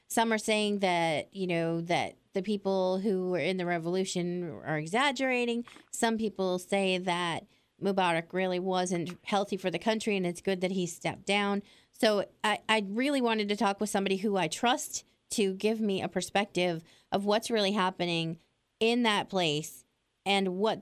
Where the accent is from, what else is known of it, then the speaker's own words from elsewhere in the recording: United States; That's how I was raised as an American